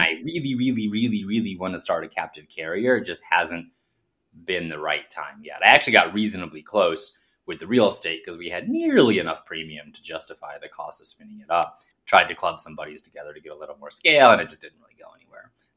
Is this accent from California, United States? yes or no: no; Chicago, Illinois, United States; because I'm from Chicago originally.